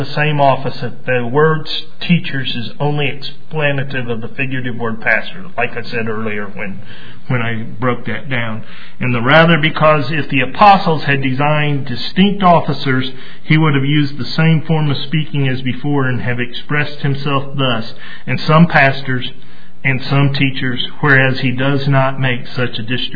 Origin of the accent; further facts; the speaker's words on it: United States; Always thought, you know, I'm an American.